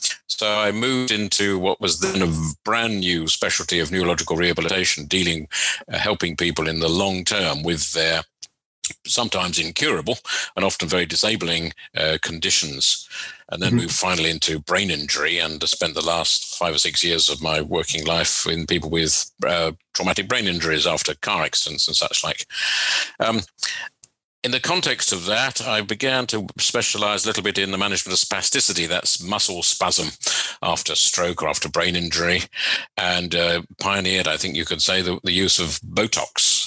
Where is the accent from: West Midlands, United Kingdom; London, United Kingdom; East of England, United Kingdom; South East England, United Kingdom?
London, United Kingdom; Walthamstow; I was brought up in East London in Walthamstow. I went to school in Walthamstow